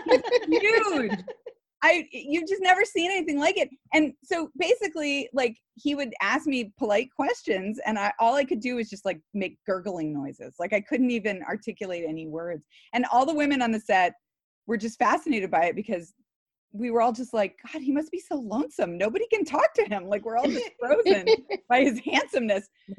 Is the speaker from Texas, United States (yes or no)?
yes; Texas, United States; I'm from Texas, but I went to Vassar College in Poughkeepsie.